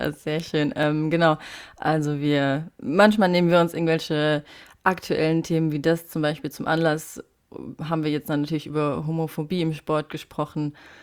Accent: Saarland, Germany; ich bin 26 und ich komme aus dem Saarland ursprünglich

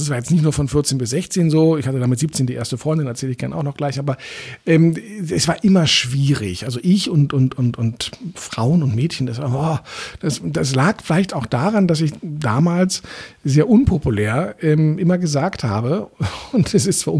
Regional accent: Berlin, Germany; Und ich bin in Eichkamp aufgewachsen, waren als Kinder oft mit den Rädern am Teufelssee

